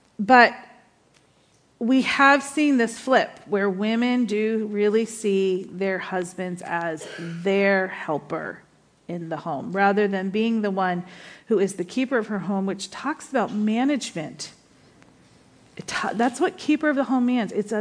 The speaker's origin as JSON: {"language": "English", "region": "New England", "country": "United States", "tie": "born or raised there", "said": "I grew up in New England. I know snow can be dangerous."}